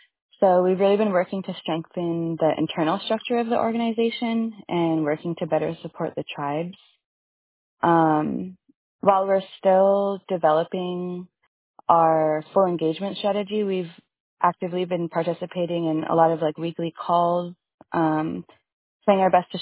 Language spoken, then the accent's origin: English; Huslia, Alaska, United States; I'm from Huslia.